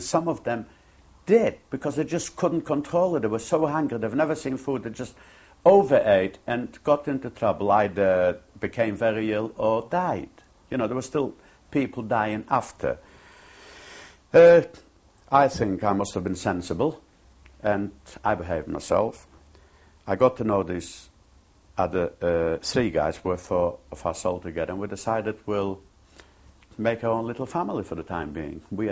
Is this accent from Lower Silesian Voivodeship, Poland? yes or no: no; Lodz, Łódź Voivodeship, Poland; English is a second language; moved away; We're all from Poland. Two of them were from Lodz, from my own town.